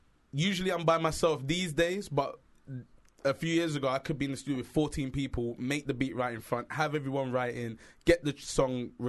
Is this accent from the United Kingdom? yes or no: yes; London, United Kingdom; I'm from South London.